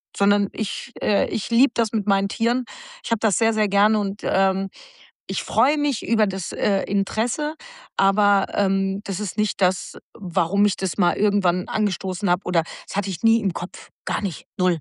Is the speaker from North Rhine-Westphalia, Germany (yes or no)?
yes; Arnsberg, North Rhine-Westphalia, Germany; da, wo ich aufgewachsen bin, also wo ich geboren bin, das nennt sich Arnsberg, das ist im Sauerland